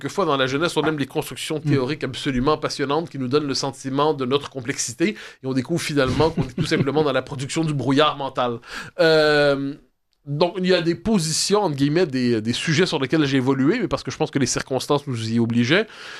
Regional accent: Quebec, Canada; En tant que Québécois, je ne m'identifie plus immédiatement aux querelles et aux passions de l'Empire.

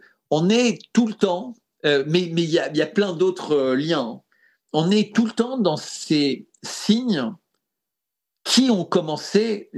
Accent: France; Mais en tant que Français, je considère que le bonheur a plus sa place dans la Constitution que l'IVG.

